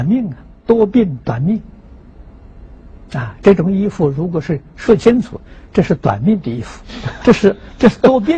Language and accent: Chinese; China; 就是很我们中国人的时候，无论是男子女人时候穿着的时候都是包得紧紧的